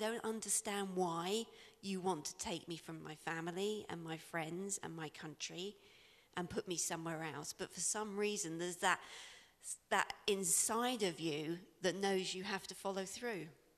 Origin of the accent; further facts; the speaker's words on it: England, United Kingdom; moved away; You know, we didn't say that's why we came from England, because a lot of people said, oh, you know.